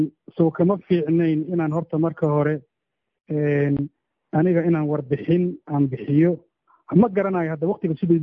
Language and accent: Somali; Kismayo, Lower Juba, Somalia; also born or lived in Buuleberde; 19 April 1968 waxaan ku dhashay degmada Buuleberde, gobolka Hiiraan ee Soomaaliya. Markii 3 sano aan jiray 1971, aabahay oo askari ahaa waxaa loo soo bedelay degmada Kismaayo